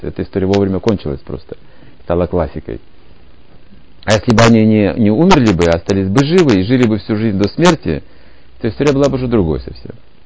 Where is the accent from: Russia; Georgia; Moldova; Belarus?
Russia; Siberia; А я сибиряк, понимаете